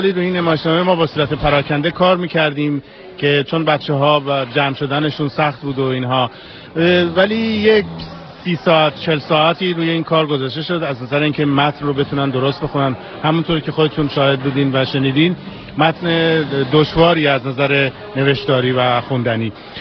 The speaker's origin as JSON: {"language": "Persian", "country": "Iran", "moved": "as an adult", "lives_now": "San Diego, United States", "said": "فهمیدن که اهل تئاتر هستم، از ایران اومدم"}